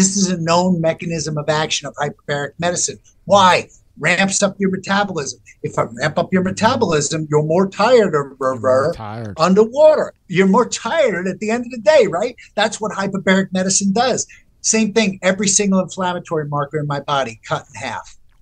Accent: Naples, Campania, Italy; now in New York, United States; Man, when I moved to New York from Italy, right? I came from Naples, right? We came to New York.

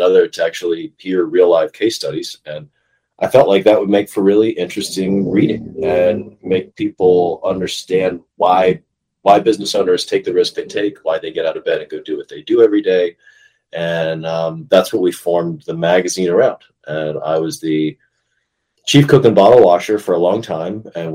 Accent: Asheville, North Carolina, United States; Basically, I'm born and raised in Asheville, North Carolina

